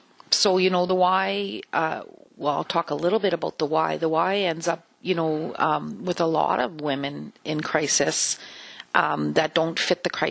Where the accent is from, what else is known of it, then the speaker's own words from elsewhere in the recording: Churchill, Manitoba, Canada; I mean, I'm from Churchill. It's 800 people.